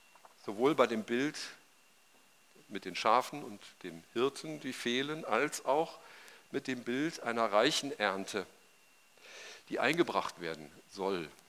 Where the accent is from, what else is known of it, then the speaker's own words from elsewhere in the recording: Hesse, Germany; Ich bin im Waldeckschen im Nordhessen aufgewachsen und da gab es viele Getreidefelder, so in dem Dorf, wo ich aufgewachsen bin, drumherum.